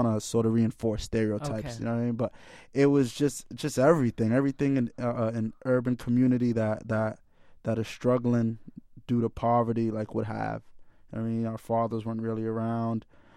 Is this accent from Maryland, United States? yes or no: no; Boston, Massachusetts, United States; I grew up in Orchard Park, Roxbury